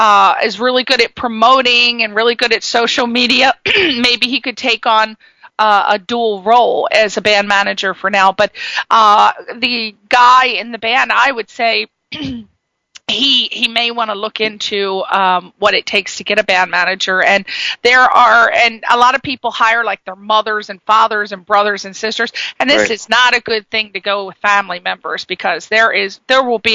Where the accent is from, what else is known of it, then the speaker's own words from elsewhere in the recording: Connecticut, United States; accent: East Coast; You know, we got the East Coast accent. I know you can hear mine as well, even though I'm from Connecticut.